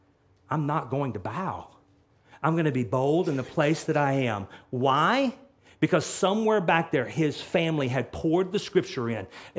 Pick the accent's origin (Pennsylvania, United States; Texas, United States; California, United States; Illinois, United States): Texas, United States; Listen, I'm from Texas, so I'm not talking about that.